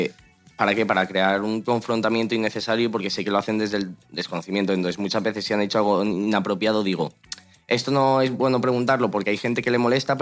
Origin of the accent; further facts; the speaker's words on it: Torrejón de Ardoz, Community of Madrid, Spain; me seguía solo con la gente de Torrejón, que es de donde soy